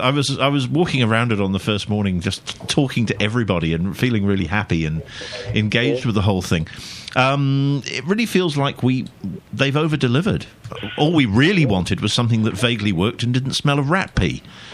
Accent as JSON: {"language": "English", "town": "Brighton", "region": "South East England", "country": "United Kingdom", "tie": "born or raised there", "said": "whether it's places like Atlantic City in New Jersey or my hometown of Brighton."}